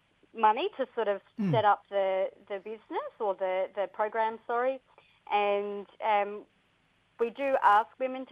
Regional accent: Darwin, Northern Territory, Australia; I'm from Darwin in the Northern Territory on this beautiful Larrakia country here.

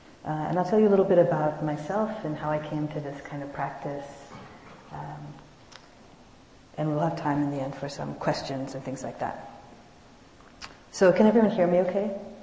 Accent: East Coast, United States; I grew up on the East Coast, and so I played East Coast sports like field hockey and lacrosse

